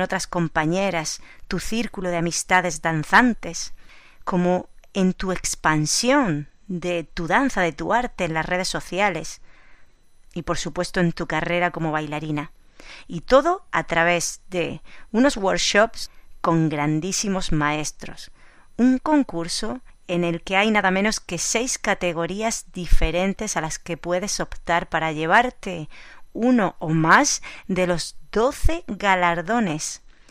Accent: Almería, Andalusia, Spain; Almarilla Fest nació en 2017 en Almería, en mi ciudad natal

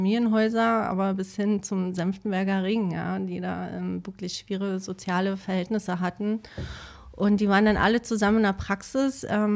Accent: Berlin, Germany; Nein, ich bin in Berlin geboren, in Pankow, also quasi der Nachbarbezirk.

